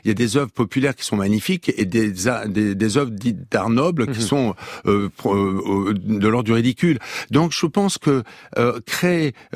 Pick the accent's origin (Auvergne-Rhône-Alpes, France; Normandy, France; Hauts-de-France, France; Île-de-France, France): Hauts-de-France, France; Mais vous savez, moi je viens du Nord, donc j'étais pétri par ça.